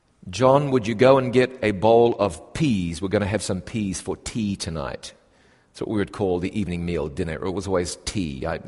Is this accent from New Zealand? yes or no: yes; New Zealand; moved away; When I think back about what it is about my home country, I've been gone from New Zealand for 21 years.